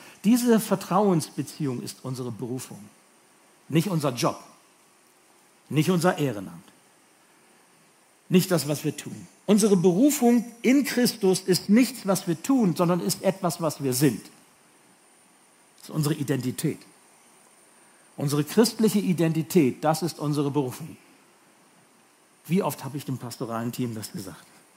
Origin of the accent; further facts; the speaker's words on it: Hemelingen, Bremen, Germany; born there; Ich bin in Hemeling geboren. Hemeling ist genau daneben.